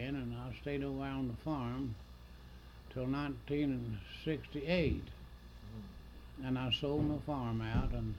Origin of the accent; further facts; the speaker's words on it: Kentucky, United States; And then I was born here in Wolfe County in 1889.